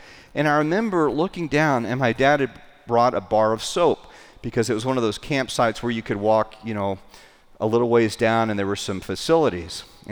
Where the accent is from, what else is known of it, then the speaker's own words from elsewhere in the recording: Texas, United States; I grew up in Texas, and we drove about an hour and a half outside of Dallas to this campground.